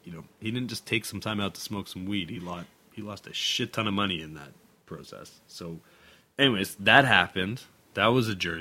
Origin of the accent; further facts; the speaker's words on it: Toronto, Ontario, Canada; I grew up in Toronto, outside of Toronto, so I was naturally a Leafs fan